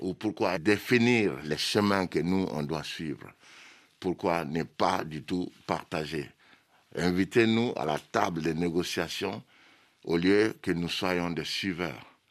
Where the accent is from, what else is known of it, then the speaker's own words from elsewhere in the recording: Mali; Je suis malien, comme mon petit frère il a dit